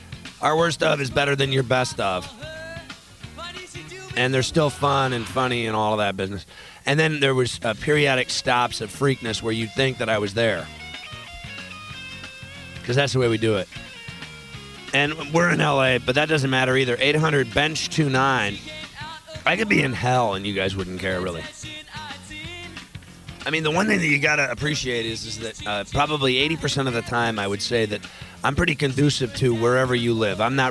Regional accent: Pittsburgh, Pennsylvania, United States; I mean, I'm from Pittsburgh.

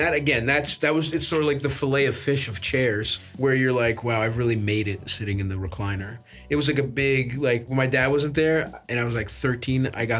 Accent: Baltimore, Maryland, United States; now in New York, United States; I grew up in Baltimore. Mm-hmm. I live in New York now.

